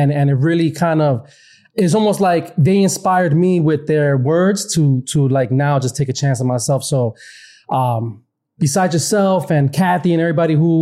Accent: New York City, New York, United States; So, you know, born and raised in the Bronx, South Bronx at that, you know.

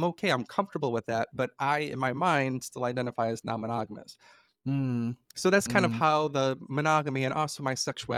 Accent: Chicago, Illinois, United States; And even I'm from Chicago, and Chicago at the time was not as accepting.

